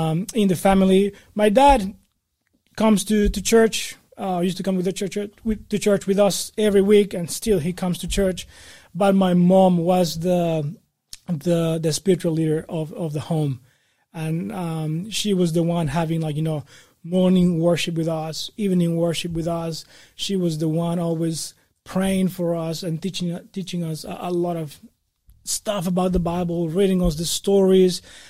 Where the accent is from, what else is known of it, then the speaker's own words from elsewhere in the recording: Honduras; Born and raised in Honduras. For those who don't know where Honduras is, in Central America. It's pretty much between North America and South America. One of those small countries.